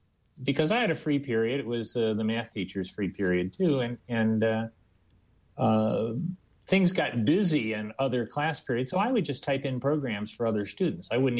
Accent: Indiana, United States; I grew up near Chicago, northern Indiana

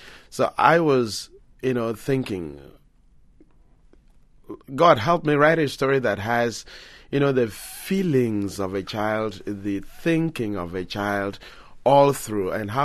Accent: Ikorokpaneda, Nigeria; first language Anang; I'm from Ikorokpaneda, the best village in the world.

